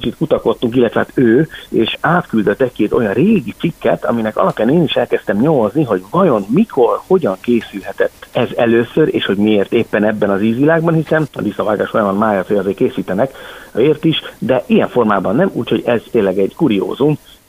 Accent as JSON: {"language": "Hungarian", "region": "Budapest", "country": "Hungary", "tie": "born there", "said": "Igen, Pesten születtem, de igazából nagy kötődésem az Alföldhöz van."}